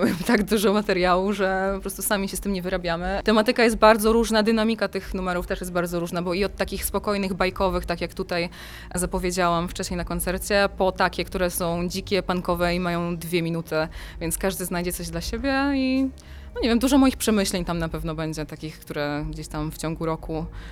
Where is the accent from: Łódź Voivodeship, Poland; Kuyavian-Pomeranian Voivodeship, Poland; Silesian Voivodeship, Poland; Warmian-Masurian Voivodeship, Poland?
Warmian-Masurian Voivodeship, Poland; now in Gdańsk, Poland; Ja właśnie tą falą z Warmii i Mazur w odwrotną stronę wybyłam do Gdańska, bo jestem z Warmii i Mazur.